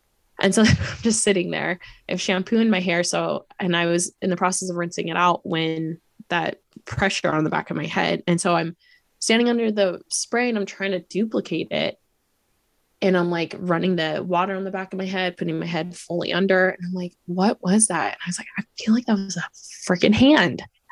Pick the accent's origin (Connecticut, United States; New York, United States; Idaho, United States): Idaho, United States; He has guns. We're from Idaho.